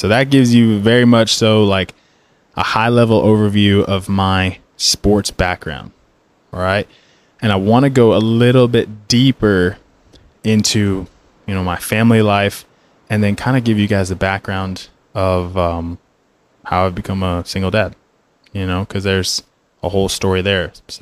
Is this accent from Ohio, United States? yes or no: no; North Carolina, United States; also born or lived in Florida; I grew up in Florida, or I was born in Florida, grew up in North Carolina in the mountains, the western part.